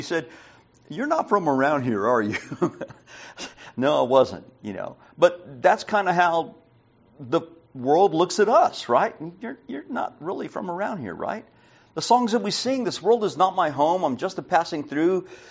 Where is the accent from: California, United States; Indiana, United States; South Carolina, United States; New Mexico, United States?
New Mexico, United States; I remember when I first moved to Texas. I'm from New Mexico, by the way.